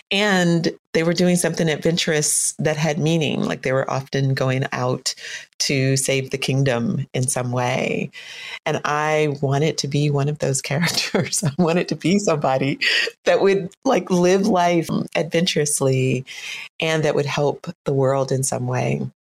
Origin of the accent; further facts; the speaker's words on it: Atlanta, Georgia, United States; I'm from Atlanta. Which is landlocked. I didn't know anything about the ocean at all.